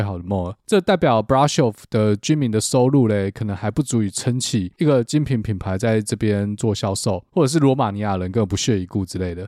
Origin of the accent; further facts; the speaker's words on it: Taiwan; 推荐给一个来自东方的游客，像我来自台湾